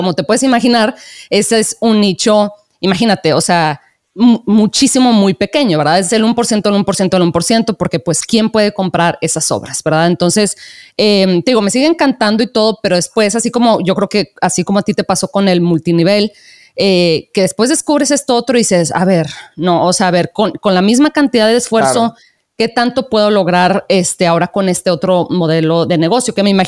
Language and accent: Spanish; Mexico; Yo me acuerdo que yo soy de México